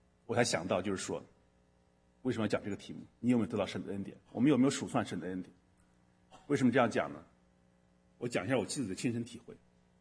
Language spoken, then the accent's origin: Chinese; China; 我们中国人有句话叫什么？不劳而获